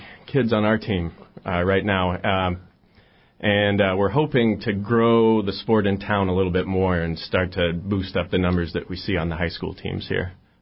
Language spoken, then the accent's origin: English; Iowa, United States; Well, I grew up in a place where wrestling was kind of non-negotiable. I grew up in Iowa, so it was a big thing there.